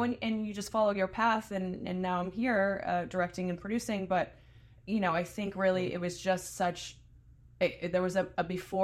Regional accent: Phoenix, Arizona, United States; And I'm from Phoenix. I was raised in Phoenix.

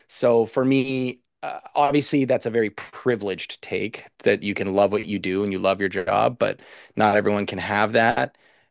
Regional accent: Canada; home is Canada for me. I'm Canadian. I am, my heritage is Canadian. I just have a ethnic background, maybe that's slightly different, or my parents are geographically from somewhere else, but I am Canadian

